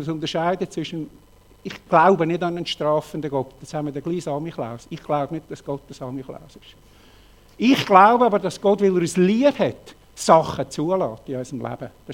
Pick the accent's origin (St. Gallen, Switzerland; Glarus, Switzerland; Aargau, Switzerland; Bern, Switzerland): Glarus, Switzerland; Elm; moved away as an adult; Ich bin Elm, Kleintal, Glarnerland in den Bergen aufgewachsen, dann durch das Studium und den weiteren beruflichen Weg weggekommen.